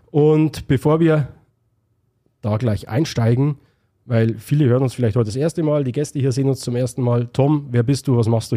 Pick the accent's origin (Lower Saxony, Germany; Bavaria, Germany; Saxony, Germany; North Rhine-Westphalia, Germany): Bavaria, Germany; accent: Upper Franconian; ich bin in Oberfranken auf die Schulgänge an der Grenze aufgewachsen. Anscheinend kann ich es nicht ganz. Ich habe dort studiert, also ich kann es anscheinend nicht ganz leugnen.